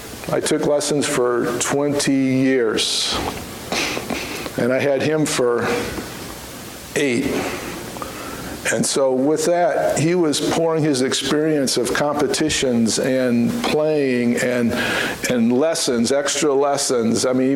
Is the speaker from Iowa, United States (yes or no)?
yes; Iowa, United States; At the University of Iowa, you have to forgive me for going there, but I'm from Iowa originally, and we're Hawkeyes.